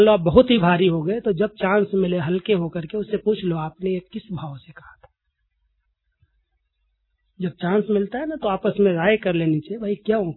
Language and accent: Hindi; Uttar Pradesh, India; जहाँ हमारा गांव यूपी के अंदर उत्तर प्रदेश में। मैं 4 साल का था